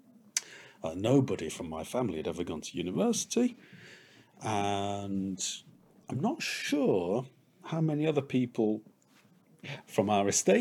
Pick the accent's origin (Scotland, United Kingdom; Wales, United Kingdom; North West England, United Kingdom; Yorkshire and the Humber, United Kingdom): Yorkshire and the Humber, United Kingdom; Huddersfield; growing up here in I grew up here in Huddersfield, and was very much aware of being different in many ways.